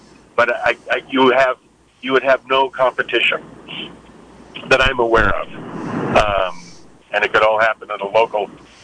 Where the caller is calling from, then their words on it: Ukiah, California, United States; I'm from Ukiah. I'm actually one of the poet laureate emeritus of Ukiah. And I'm bilingual